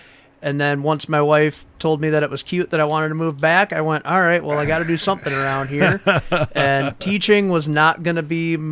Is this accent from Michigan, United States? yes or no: yes; Detroit, Michigan, United States; now in Mankato, United States; So I'm originally from Detroit.